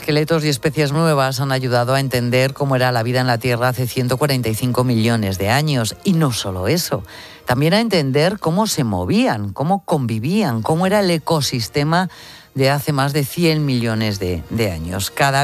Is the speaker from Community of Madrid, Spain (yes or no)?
no; Villanueva de Carazo, Castile and León, Spain; desde ayer Villanueva de Carazo, en Burgos, en mi tierra, tiene un habitante más.